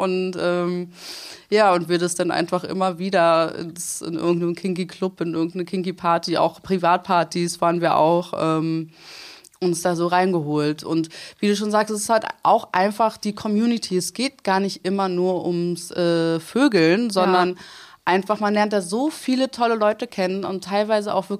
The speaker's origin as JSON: {"language": "German", "region": "Berlin", "country": "Germany", "said": "aber für mich als Berlinerin auch ein bisschen komisch"}